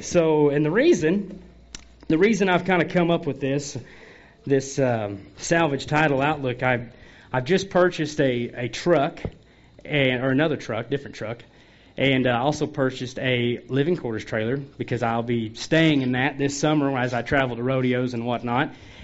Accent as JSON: {"language": "English", "region": "Missouri", "country": "United States", "said": "I'm from the Show Me State of Missouri, and man, you guys need to send us some rain."}